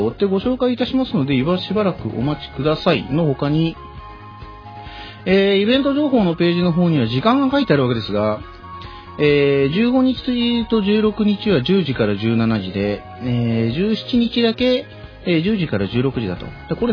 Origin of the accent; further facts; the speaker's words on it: Tokyo, Japan; 僕が東京生まれで東京育ちだからってことなのかもしれないけど